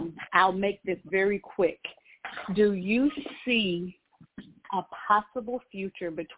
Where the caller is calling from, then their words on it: Georgia, United States; and I'm calling from Georgia.